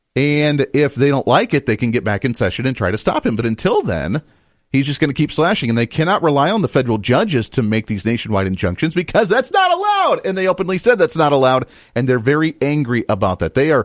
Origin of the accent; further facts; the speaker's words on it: Kansas, United States; I come from Kansas. This is about the time where we start seeing tornadoes.